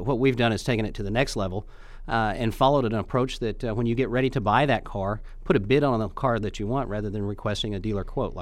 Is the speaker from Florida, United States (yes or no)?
no; Tulsa, Oklahoma, United States; now in Dallas, United States; I'm from Tulsa originally, but I do live in Dallas.